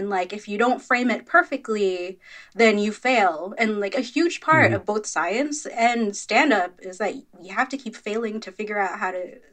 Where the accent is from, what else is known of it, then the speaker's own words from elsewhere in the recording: Philippines; But the fact that I'm Filipino